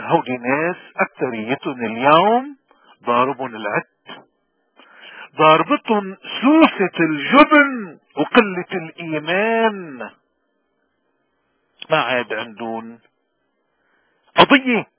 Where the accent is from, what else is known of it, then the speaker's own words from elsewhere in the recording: Lebanon; نحن اليوم كلبنانيين عموما وكموارني خصوصا عم نواجه حالة محل